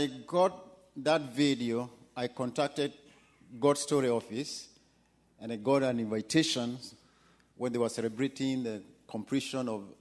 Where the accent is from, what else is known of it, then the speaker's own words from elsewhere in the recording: Kenya; now in Ethiopia; I'm a Kenyan.